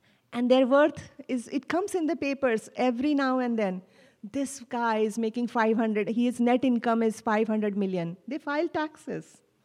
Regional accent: India; When I was growing up in India, a lot of my friends, you know, they went in different directions.

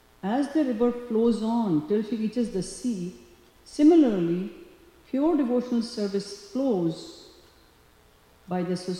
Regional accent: India; growing up in India, like Ram Govinda Prabhu might know, there was always this thing of something being adulterated.

